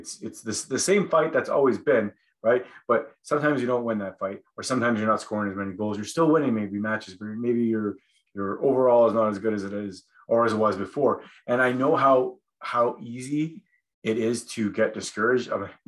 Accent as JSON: {"language": "English", "town": "Sault Ste. Marie", "region": "Ontario", "country": "Canada", "tie": "born or raised there", "said": "You know, growing up in the Sioux, growing up in Sault Ste. Marie, I guess probably growing up in any town"}